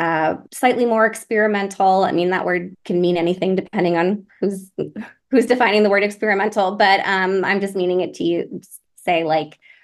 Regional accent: Needham, Massachusetts, United States; I'm from Needham, Massachusetts, the suburb of Boston.

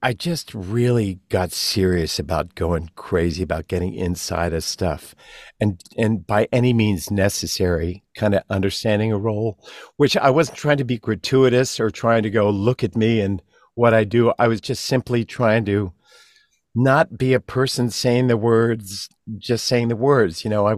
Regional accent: Philadelphia, Pennsylvania, United States; I'm from Philadelphia.

